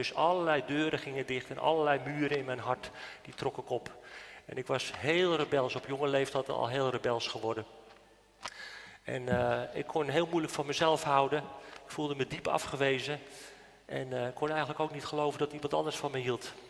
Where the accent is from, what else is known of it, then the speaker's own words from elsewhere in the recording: Nieuw-Vennep, North Holland, Netherlands; En ik kwam in een kraakpand terecht in Nieuw-Vennep. Daar is het dorpje waar ik vandaan kwam.